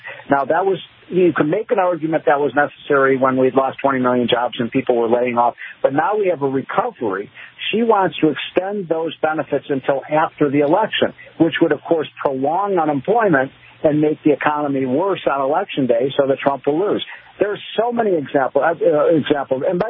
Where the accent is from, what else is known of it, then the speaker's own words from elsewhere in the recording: Chicago, Illinois, United States; I'm from Chicago. I love Chicago. It's one of my favorite cities in the world.